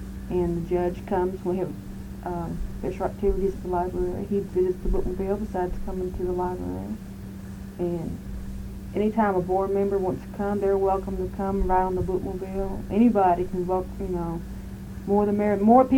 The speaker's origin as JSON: {"language": "English", "region": "the South", "country": "United States", "accent": "Southern", "said": "after a playback, and I had my southern accent, I thought, well, I don't want to hurt her feelings"}